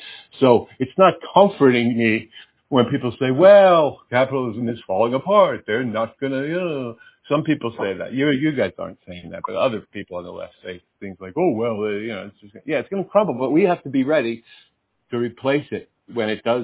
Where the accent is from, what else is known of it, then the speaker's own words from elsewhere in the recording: United States; I grew up in the United States.